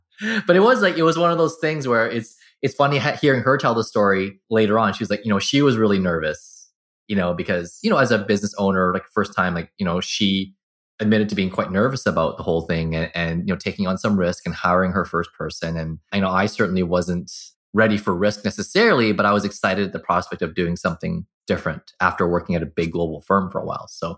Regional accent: Burnaby, British Columbia, Canada; also born or lived in Vancouver, Canada; they had me in the early 80s. And, you know, I grew up in Burnaby. So I was born in Vancouver, grew up in Burnaby, and, you know, spent much of my schooling in all of Burnaby.

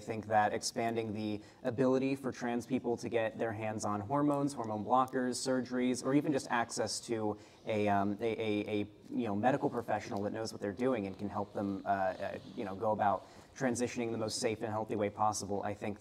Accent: Florida, United States

